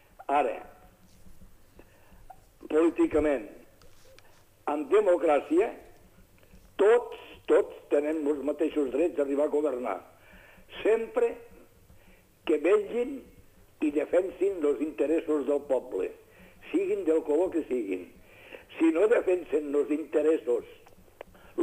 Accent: Catalonia, Spain; una de les coses que tinc molt vives és que sóc català i vull que em respectin com a català

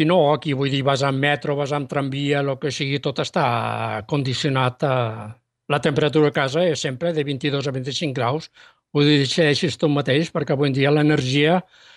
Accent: La Vilella Baixa, Catalonia, Spain; Que jo me recordo que quan érem petits a la Vilella Baixa, quan anava a dormir

